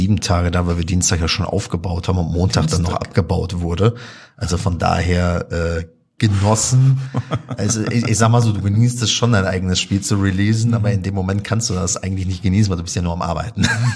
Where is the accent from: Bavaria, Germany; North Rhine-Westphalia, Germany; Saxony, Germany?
Bavaria, Germany; Würzburg; wo ich aufgewachsen bin in Würzburg, nennt man das Ding Leberkäsbrötchen.